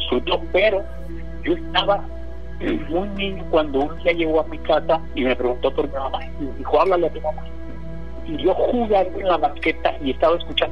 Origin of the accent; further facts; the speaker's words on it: Guadalajara, Jalisco, Mexico; Yo soy de Guadalajara, originario de Guadalajara